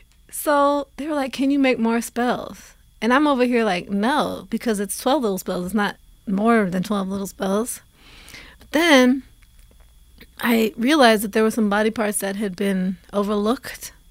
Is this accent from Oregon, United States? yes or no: yes; Oregon, United States; And usually I roll my eyes when I hear stuff like that because I'm from Oregon.